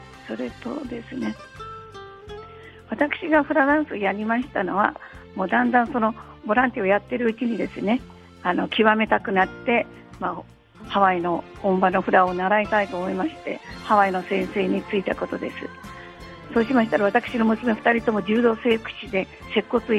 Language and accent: Japanese; Amakusa, Kumamoto, Japan; now in Kawaguchi, Japan; 私は天草の洲本町古江出身の … 現在は埼玉県の川口市に住んでおります。